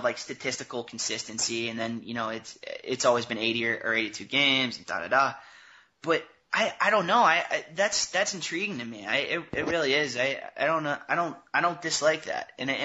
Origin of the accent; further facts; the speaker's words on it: Pittsburgh, Pennsylvania, United States; maybe this is because I grew up in Pittsburgh, so this is just my own bias coming through.